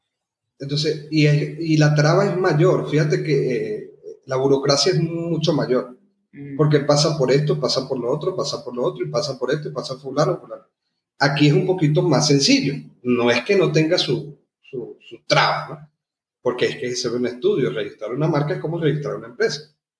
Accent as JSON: {"language": "Spanish", "country": "Venezuela", "tie": "born or raised there", "said": "Mi país natal es Venezuela y yo amo Venezuela."}